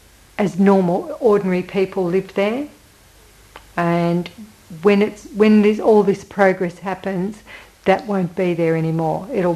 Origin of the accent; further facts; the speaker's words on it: Cessnock, New South Wales, Australia; born there; also born or lived in Millers Point, Australia; Even though I was born in Cessnock, and Cessnock is Cessnock, to me, Millers Point is probably where I feel more at one with. That's my home.